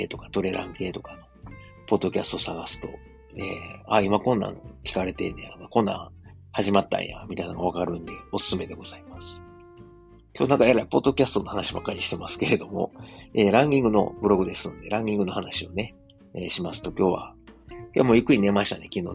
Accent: Kansai, Japan; 僕ら関西人にとったらすごいこう

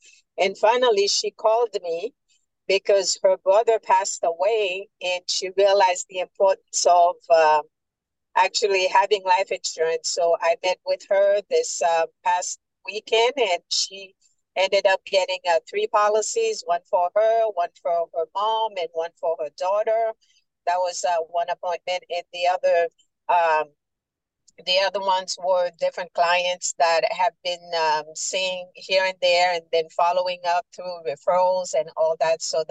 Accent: Tampa, Florida, United States; I'm from Tampa, Florida.

